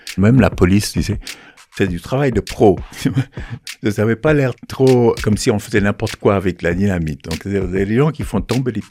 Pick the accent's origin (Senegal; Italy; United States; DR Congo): United States; Florida; French is a second language; moved away as an adult; now in France; J'ai grandi en Floride, dans une famille pas du tout de gauche, dans un milieu pas du tout de gauche, et puis je suis arrivé ici.